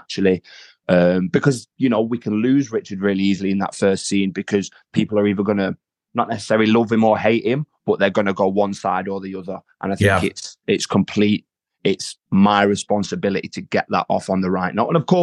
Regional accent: Manchester, North West England, United Kingdom; accent: Northern; It's not my accent. It's, you know, it's toned down a little bit, but it is on the map as Northern as maybe some may specifically say Manchester.

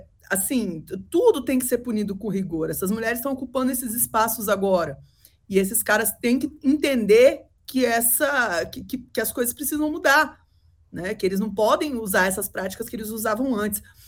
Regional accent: Federal District, Brazil; Eu sou do DF, que elegeu Damares

